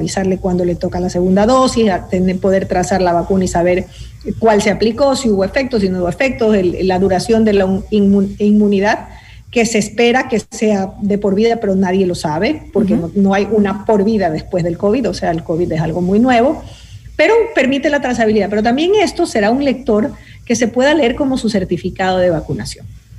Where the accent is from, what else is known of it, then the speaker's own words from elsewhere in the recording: Ecuador; Es un compromiso de todos como ecuatorianos o de empresas radicadas en el Ecuador de sacar este proyecto adelante.